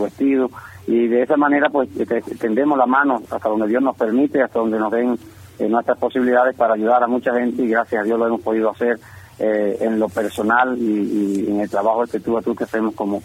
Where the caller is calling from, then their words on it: Guáimaro, Camagüey, Cuba; desde aquí de Guaymaro. Soy pastor del Noguero Apostólico en Cuba. Está radicado en Guaymaro desde el 2004.